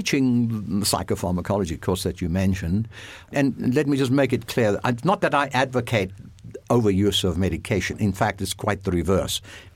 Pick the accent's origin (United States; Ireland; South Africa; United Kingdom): South Africa; when I was growing up in South Africa